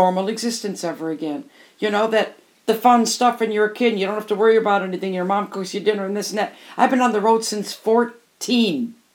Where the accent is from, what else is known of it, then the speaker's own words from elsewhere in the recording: Detroit, Michigan, United States; I come from Detroit. I was born on June 3rd, 1950